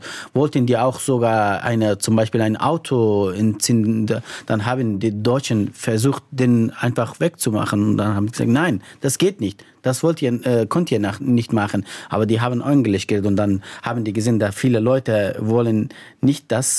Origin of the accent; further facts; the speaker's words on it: Afghanistan; first language Persian; German is a second language; Ich kann Persisch, meine Muttersprache. Es gibt auch eine andere offizielle Sprache in Afghanistan, ist Pashto.